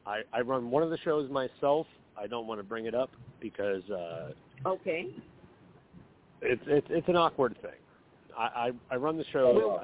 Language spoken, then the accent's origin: English; United States; I'm not British. Right. I still remember the same exact thing in 2008. Welcome to Blog Talk Radio. I'm like, all right, right. Come on. Like I'm white trash American.